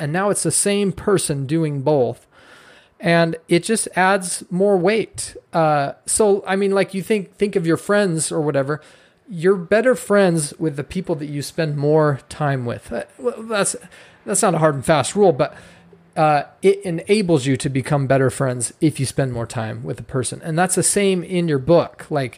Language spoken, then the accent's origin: English; Scotland, United Kingdom; like I'm Scottish. And so when I heard that, I was like, oh, it's part of my heritage.